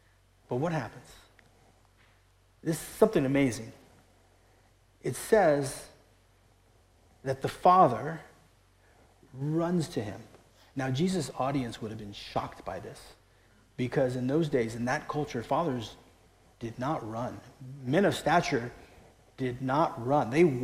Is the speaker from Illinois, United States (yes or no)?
no; Daly City, California, United States; He got to go to a wrestling match with my dad at the Cow Palace in San Francisco. It's actually DC, my hometown.